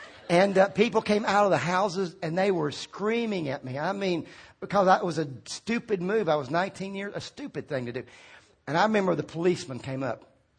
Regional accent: Virginia, United States; And I said, and I've got a Virginia license. I was from Virginia. I said, I got a Virginia license.

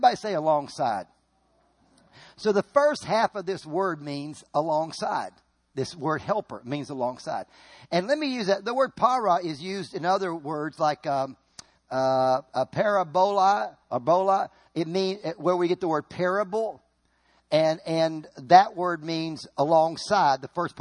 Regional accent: Virginia, United States; Now, when I grew up in Virginia, we only had one translation.

